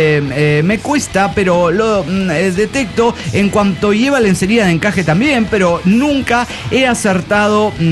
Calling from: Comitán, Chiapas, Mexico; de Comitán, Chiapas, México.

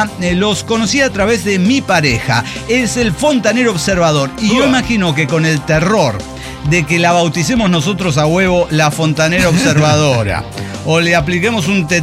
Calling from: Mendoza, Argentina; de Mendoza. Escucho el programa desde hace tiempo.

